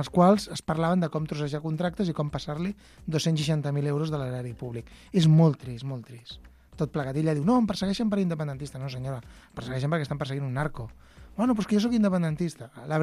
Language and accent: Catalan; Catalonia, Spain; fa molta pena com a català